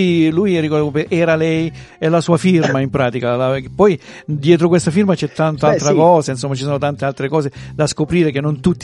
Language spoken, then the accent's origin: Italian; Apulia, Italy; Siamo pugliesi, siamo salentini.